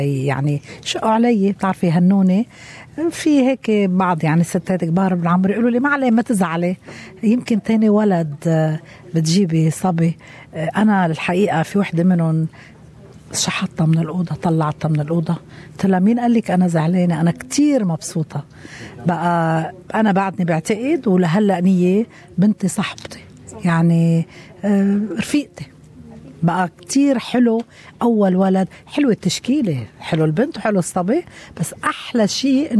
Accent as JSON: {"language": "Arabic", "country": "Turkey", "moved": "yes", "lives_now": "Australia", "said": "أنا كنت تركي يعني أهلي وجيت على أستراليا"}